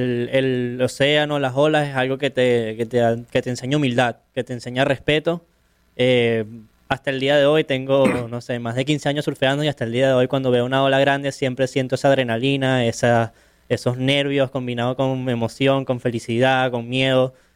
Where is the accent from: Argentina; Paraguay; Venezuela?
Venezuela; Caracas, Capital District; soy de Caracas, de Venezuela. Comencé a surfear cuando tenía 7 años.